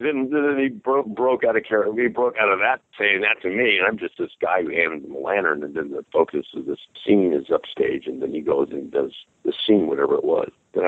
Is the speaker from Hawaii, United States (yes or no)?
yes; Hawaii, United States; also born or lived in San Diego, California; My dad, we were stationed in Hawaii, and my dad was always taking us to the movies, and I grew up in Hawaii and San Diego